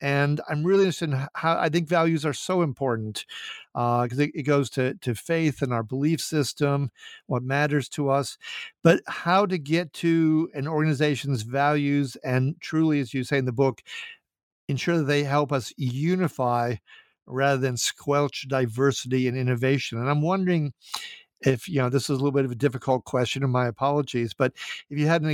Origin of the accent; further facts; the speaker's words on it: Minnesota, United States; my being from Minnesota, where we have this phrase, Minnesota nice